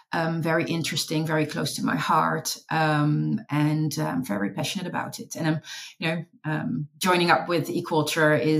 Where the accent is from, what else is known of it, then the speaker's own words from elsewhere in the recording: Netherlands; born and raised in the Netherlands